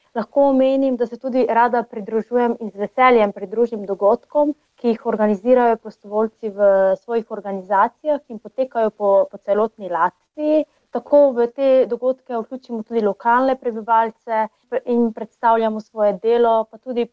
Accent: Prekmurje, Slovenia; also born or lived in Ljubljana; Konec septembra 2018 sem po poteku študentskega statusa sem se preselila iz Ljubljane nazaj v rodno Prekmurje.

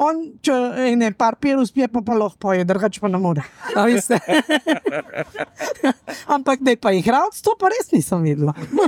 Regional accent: Trzin, Central Slovenia, Slovenia; iz Trzina, ki se tudi rima

